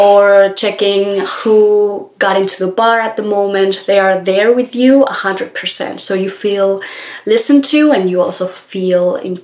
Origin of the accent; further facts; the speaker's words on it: Spain; because I was from Spain, people were more open to meeting me or to speaking to me.